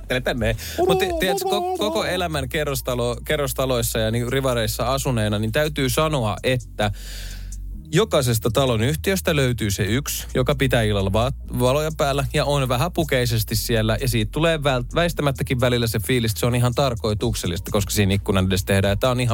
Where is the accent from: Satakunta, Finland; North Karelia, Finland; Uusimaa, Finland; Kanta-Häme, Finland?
Uusimaa, Finland; Vantaa; pienenä kun asuttiin tuolla Tikkurilassa tämmöisessä kerrostalojutussa, missä oli sisäpiha.